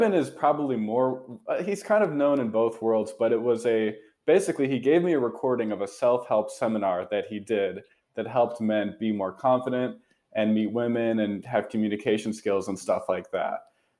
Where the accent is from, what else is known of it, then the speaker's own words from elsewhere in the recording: Chicago, Illinois, United States; now in Portland, United States; and I'm from Chicago, Illinois originally. And now I live in Portland, Oregon with my wife.